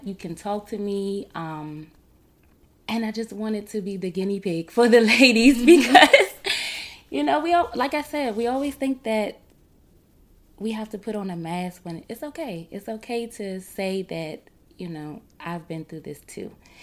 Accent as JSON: {"language": "English", "town": "Washington", "region": "District of Columbia", "country": "United States", "said": "I am from Washington, D.C."}